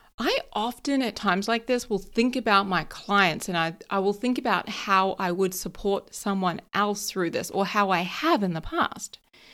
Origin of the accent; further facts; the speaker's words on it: New Zealand; moved away as an adult; now in London, United Kingdom; So I was moving from New Zealand to the other side of the world, and he told me that he was disappointed.